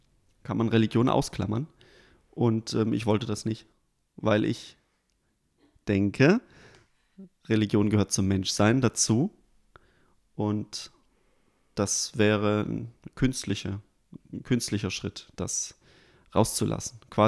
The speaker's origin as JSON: {"language": "German", "country": "Germany", "tie": "born there", "said": "Ja, also tatsächlich bin ich noch in der DDR geboren und da herrschte ein religionsunfreundliches Klima."}